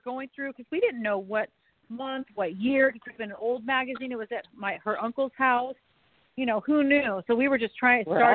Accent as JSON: {"language": "English", "region": "California", "country": "United States", "tie": "born or raised there", "said": "I was living here at the time. So but I grew up in Northern California."}